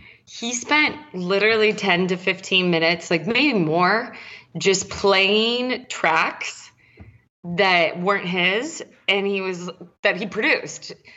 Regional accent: San Diego, California, United States; And the first time I saw him, I remember it was in San Diego. I'm from San Diego and I went to one of those like kind of street festival, or it was called San Diego Street Scene.

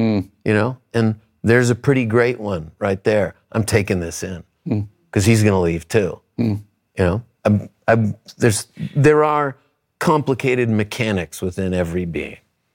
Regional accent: Concord, New Hampshire, United States; growing up in Concord, New Hampshire, my uncle lived above us and listened to oldies radio.

